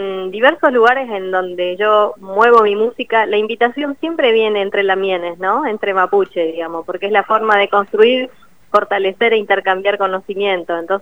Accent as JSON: {"language": "Spanish", "region": "Neuquén", "country": "Argentina", "tie": "born there", "lives_now": "Bariloche, Argentina", "said": "Yo nací en Neuquén, pero podría decir que soy de cualquier lugar del Gualmapú, porque he vivido en muchos lugares. Ahora mismo resido en Furiloche"}